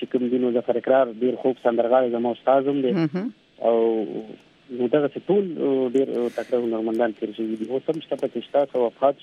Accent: Peshawar, Khyber Pakhtunkhwa, Pakistan; زه بیسیکلی هم د پېښور یم هم دغلته زېږېدلی یم په دغه خاوره د پښتونخوا او دغه مې د پلار نیکه کور دی دغه زما وطن دی

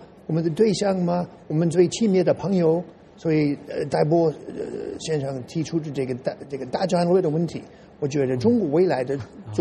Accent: United States; Chinese is a second language; 我们美国人特别喜欢批评我们的政府

